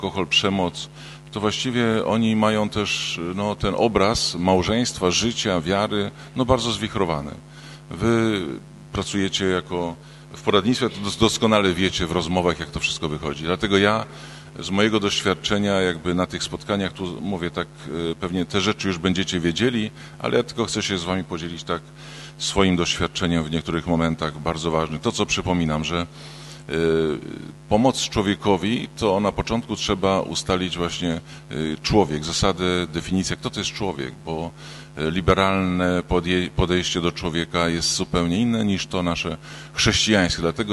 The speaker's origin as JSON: {"language": "Polish", "town": "Sulęczyno", "region": "Pomeranian Voivodeship", "country": "Poland", "said": "ponieważ jestem z Sulęczyna, także jestem Kaszeba też"}